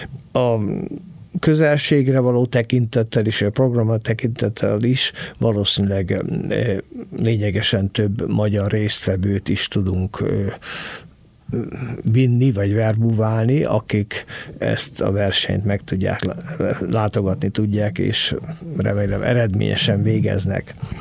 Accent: Hungary; 1976-ban a Nemzetközi Villalobos versenyt egyetlen európai résztvevőként, magyarként megnyertem

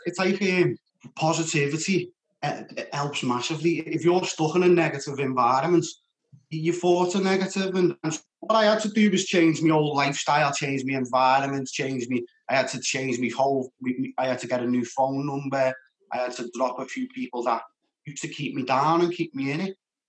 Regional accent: Liverpool, North West England, United Kingdom; I grew up in Toxteth.

